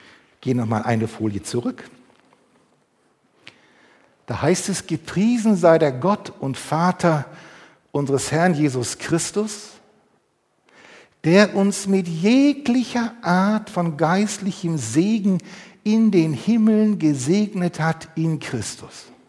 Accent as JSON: {"language": "German", "region": "North Rhine-Westphalia", "country": "Germany", "tie": "born or raised there", "said": "Im Ruhrgebiet, wo ich aufgewachsen bin, gab es nur so einen Spruch"}